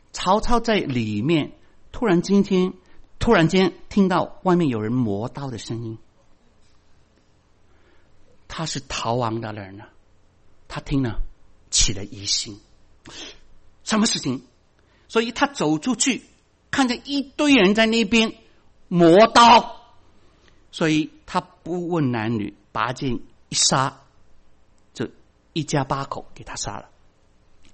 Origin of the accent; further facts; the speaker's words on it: Guangdong, China; 就像我们广东人学国语啊，西西死死死死死啊